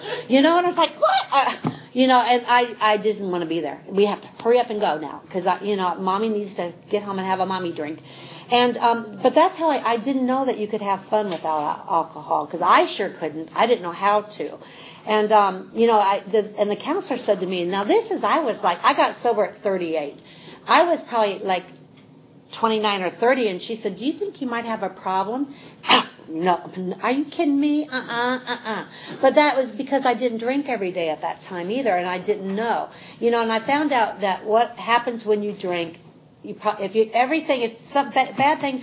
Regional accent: Iowa, United States; And I am from Iowa, but I'm terrified of tornadoes.

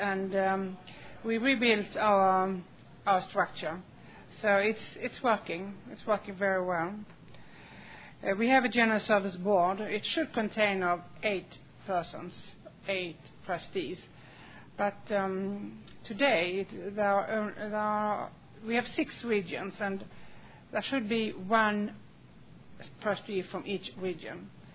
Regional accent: Sweden; I'm an alcoholic from Sweden.

